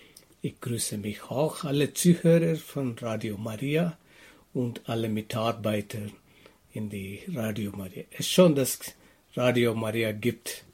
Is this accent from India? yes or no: yes; India; German is a second language; Ja, ich komme aus Indien. Ja, allgemein, Indien ist ganz ruhig.